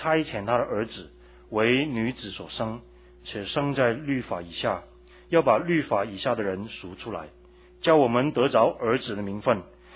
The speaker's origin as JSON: {"language": "Chinese", "country": "Hong Kong", "tie": "born or raised there", "said": "我从小在香港长大，我知道香港是一个工商业的社会，一切都是向前看，一切都是看利益为重的"}